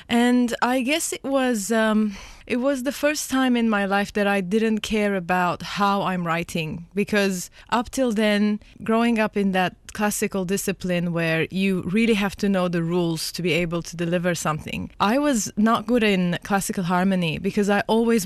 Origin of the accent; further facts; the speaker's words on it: Lebanon; As you said, I was born in Lebanon and I was mostly educated in the classical style of performance, piano.